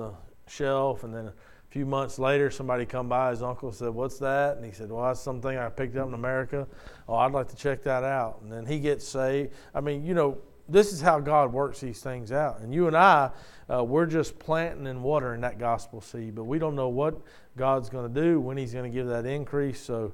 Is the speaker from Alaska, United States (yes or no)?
no; Mobile, Alabama, United States; To be honest with you, I grew born and raised in Mobile. I never heard of Red Level until it was like a Facebook thing popped up or something for churches looking for a pastor.